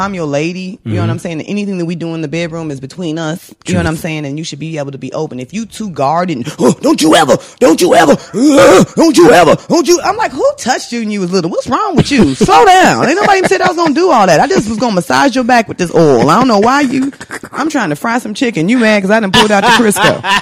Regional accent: St. Louis, Missouri, United States; born there; I was born in St. Louis, Missouri.

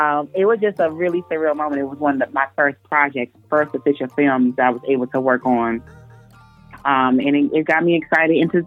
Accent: Texas, United States; I grew up in Texas

